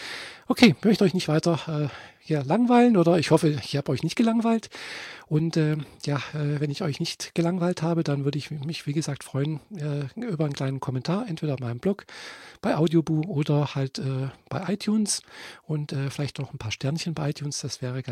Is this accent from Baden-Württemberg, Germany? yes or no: yes; Friedrichshafen, Baden-Württemberg, Germany; ich komme nicht aus Leipzig, nein, ich bin in Friedrichshafen geboren und aufgewachsen. Aber meine Mutter kommt aus Leipzig, ich habe ja Verwandtschaft in Leipzig.